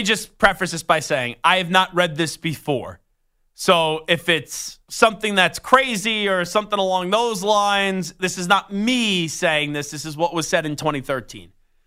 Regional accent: St. Louis, Missouri, United States; Full disclosure, I'm from St. Louis.

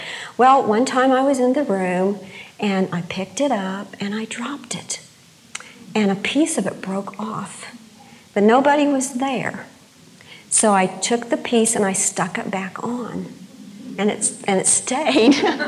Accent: West Virginia, United States; When I grew up in West Virginia, I remember my bedroom so well that I spent hours and hours in.

